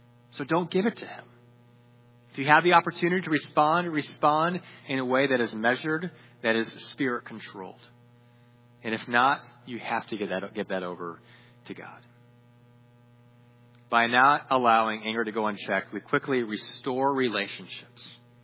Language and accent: English; Peru; Growing up in Peru